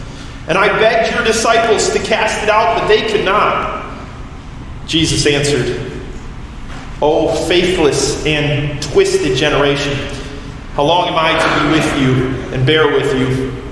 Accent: Michigan, United States; And I'm from Michigan, right? As we all, many of us have lived here our whole lives, and we don't see too many mountains like that here.

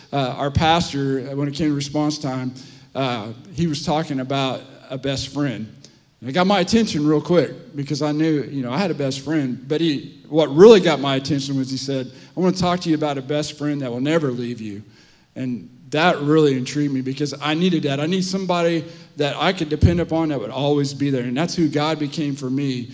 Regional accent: Kansas, United States; I grew up in Southwest Kansas on a farm, and the closest town where I went to school at was 16 miles away.

